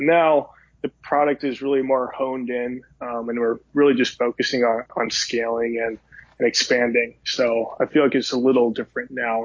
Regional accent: Seattle, Washington, United States; now in Nashville, United States; I'm from Seattle originally.

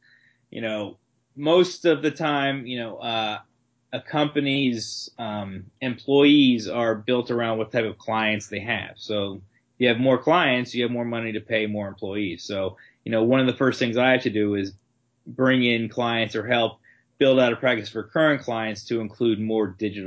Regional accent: Dallas, Texas, United States; now in Hoboken, United States; I grew up in Dallas, Texas.

